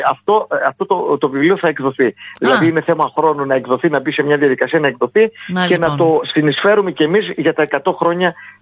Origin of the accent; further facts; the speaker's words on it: Eastern Macedonia and Thrace, Greece; εγώ τώρα αγαπώ και ιδιαίτερα τον Εύρο, mm-hmm. γιατί είναι και η πατρίδα μου.